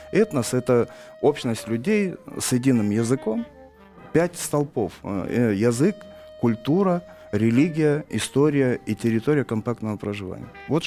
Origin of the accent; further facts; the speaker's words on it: Karachay-Cherkessia, Russia; Я сам из Карачаева-Черкесии, там 30% населения русских.